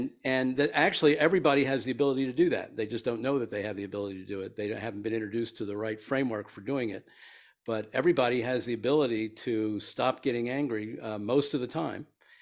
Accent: Baltimore, Maryland, United States; I grew up in Baltimore, Maryland in the 1950s, and I was a sports fan

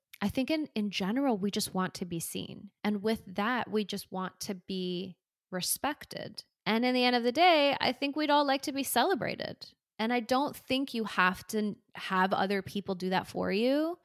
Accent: Singapore; now in United States; yes, I'm Dutch Filipino and I was born in one place and I was raised in Singapore and now I live in America

